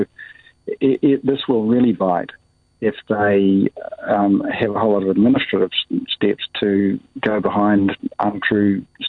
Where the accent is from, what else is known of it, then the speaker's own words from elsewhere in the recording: New Zealand; as a Kiwi, as a New Zealander, I'll be glad.